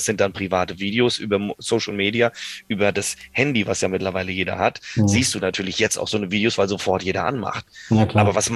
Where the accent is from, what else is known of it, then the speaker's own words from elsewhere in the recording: Kiel, Schleswig-Holstein, Germany; Oder auch jetzt, ich komme selber aus Kiel.